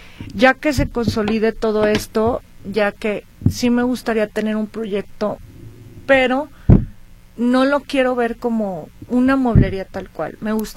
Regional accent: León, Guanajuato, Mexico; born there; Me gustaría tener otra en donde nací con mi familia en León, Guanajuato.

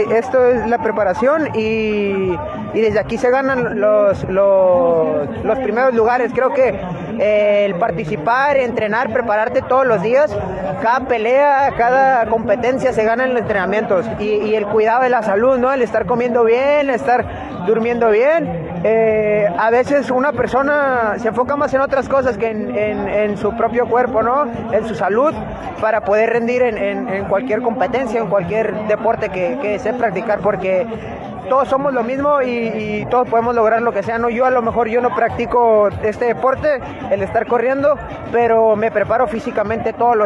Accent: Los Cabos, Baja California Sur, Mexico; De Los Cabos.

